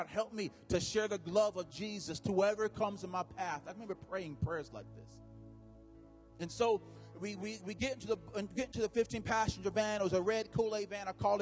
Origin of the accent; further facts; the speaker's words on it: North Carolina, United States; I grew up in North Carolina. Went to a Bible school in Asheboro, North Carolina.